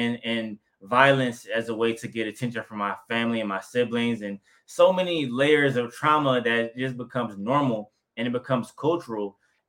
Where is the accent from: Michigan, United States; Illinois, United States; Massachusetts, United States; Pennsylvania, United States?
Michigan, United States; Detroit; I'm from Detroit. And grew up in Detroit since about 18 years old, pretty much my whole life.